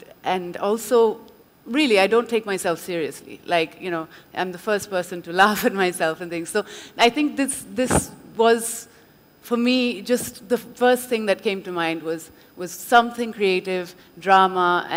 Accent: India; As you know, I was born in South India. My parents are both French, but I grew up all my life in India, lived here all my life.

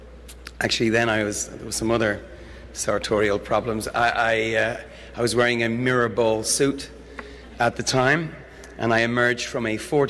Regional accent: Dublin, Leinster, Ireland; And I grew up in Dublin in the 70s.

